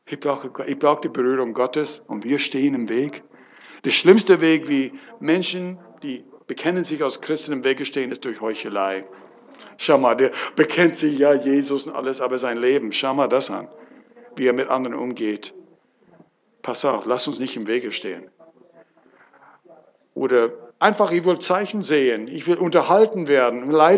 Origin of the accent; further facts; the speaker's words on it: California, United States; German is a second language; now in Germany; Nein, ich komme aus Amerika, aus Kalifornien.